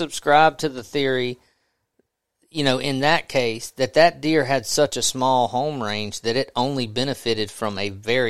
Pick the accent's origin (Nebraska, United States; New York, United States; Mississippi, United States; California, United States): Mississippi, United States; I'm from Southwest Mississippi, so this is an easy analogy to make.